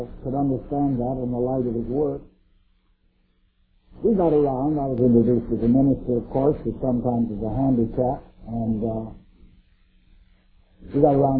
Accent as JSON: {"language": "English", "region": "British Columbia", "country": "Canada", "said": "I come from British Columbia, a land that is famous for its salmon"}